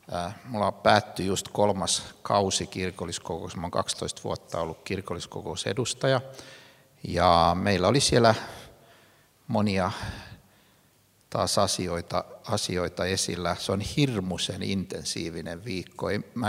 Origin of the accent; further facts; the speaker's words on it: Turku, Southwest Finland, Finland; born there; Mä tulen Turusta kahdessa merkityksessä. Mä oon syntynyt Turussa ja sitten mä tulin äsken Turusta.